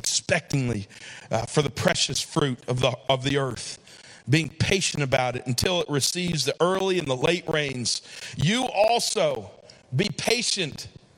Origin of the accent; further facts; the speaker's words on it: United States; That's I'm an American, right? But I go to places all over the world.